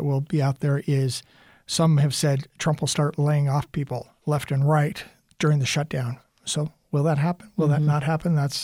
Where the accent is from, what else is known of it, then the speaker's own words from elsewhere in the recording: Portland, Oregon, United States; I will note, as listeners probably know, I grew up in Portland, Oregon.